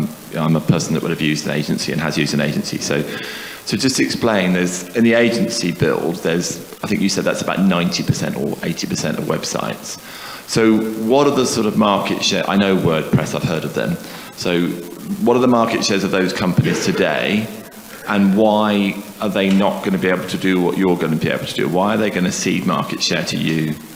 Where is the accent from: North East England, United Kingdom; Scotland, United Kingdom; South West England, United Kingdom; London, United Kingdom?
London, United Kingdom; I'm from London.